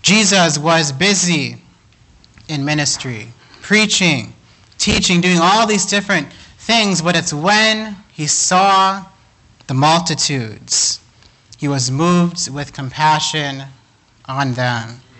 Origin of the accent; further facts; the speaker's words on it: Kenya; Growing up in Kenya, my dad would always tell my older brother and I that there's always somebody watching.